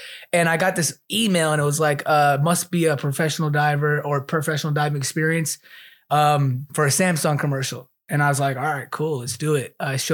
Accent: New York, United States; New York.

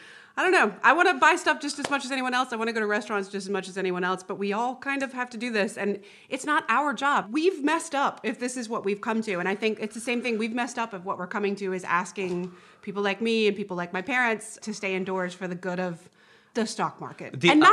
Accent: the South, United States; accent: Southern; And my accent, I start getting Southern again.

